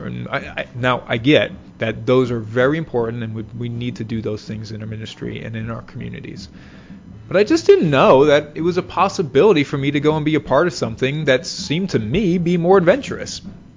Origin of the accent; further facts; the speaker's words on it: Lebanon, Maine, United States; when I was growing up in Lebanon, Maine, which, contrary to belief, actually left me with quite a bit